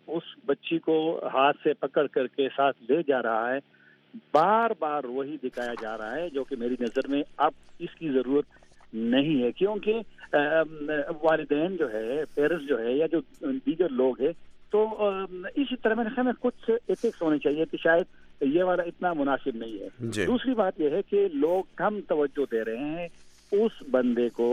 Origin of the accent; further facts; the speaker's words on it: Mardan, Khyber Pakhtunkhwa, Pakistan; میں خود بھی مردان کا ہوں